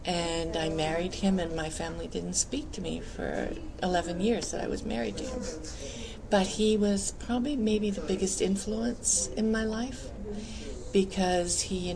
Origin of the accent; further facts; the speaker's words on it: Alberta, Canada; Well, I came from farm people from Alberta, Protestant, very narrow-minded, white culture